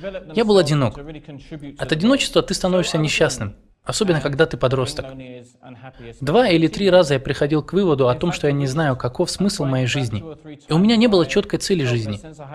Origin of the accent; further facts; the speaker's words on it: United Kingdom; я из Британии. Я воспитывался в нерелигиозной светской семье.